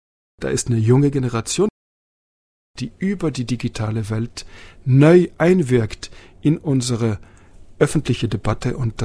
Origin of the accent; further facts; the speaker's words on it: Switzerland; Ich liebe die Schweiz. Ich bin auch ein Schweizer Patriot, ein kritischer Patriot.